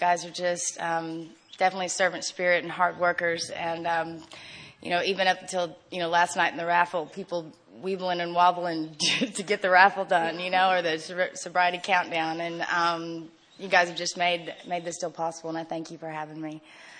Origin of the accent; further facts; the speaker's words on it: San Antonio, Texas, United States; I'm from San Antonio. It's so dumb. Anyway, we come from a great family.